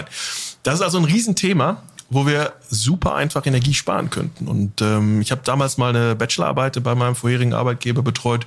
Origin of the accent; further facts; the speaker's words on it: Wanne-Eickel, North Rhine-Westphalia, Germany; born there; now in Recklinghausen, Germany; Ich wohne mittlerweile in Recklinghausen, genau. Ich bin aber gebürtiger Wanne-Eickler, was man so im offiziellen Herne bezeichnen würde. Aber das ist bei mir so eine Art No-Go. Also wenn Wanne-Eickel geboren, genau. Aber wohnhaft in Recklinghausen.